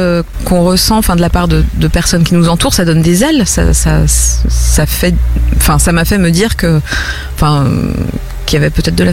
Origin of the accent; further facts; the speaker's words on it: Nantes, Pays de la Loire, France; born there; En plus, moi, je suis née à Nantes, vraiment.